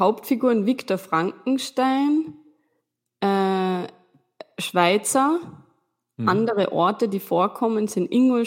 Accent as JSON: {"language": "German", "country": "Austria", "said": "ich meine, jetzt bin ich Österreicherin"}